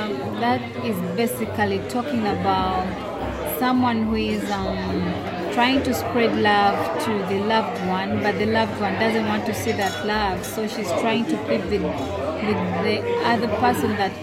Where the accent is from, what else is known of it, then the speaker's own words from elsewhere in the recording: Uganda; I'm from Uganda.